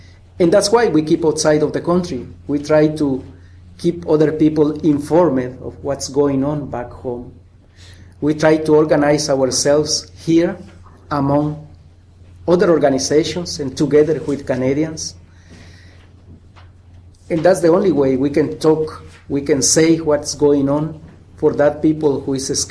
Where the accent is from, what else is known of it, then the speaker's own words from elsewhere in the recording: Quiché, Guatemala; first language K'iche'; English is a second language; It's my first language, the Quiche language. I come from the province of Quiche, and that was totally illegal to talk in Quiche.